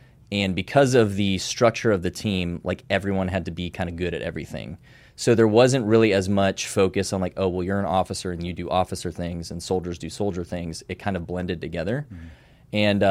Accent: Oregon, United States; moved away; also born or lived in Vienna, Austria; Yeah, so initially actually born in Europe, in Vienna, Austria. Moved to Oregon when I was about 3. Typical 90s kid lifestyle in America, Northwest.

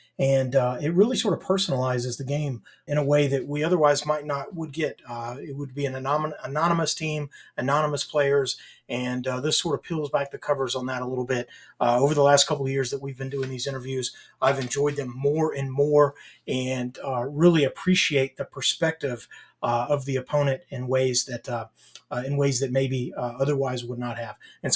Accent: Nashville, Tennessee, United States; I'm from the Nashville area. And so I'm a big fan of Middle.

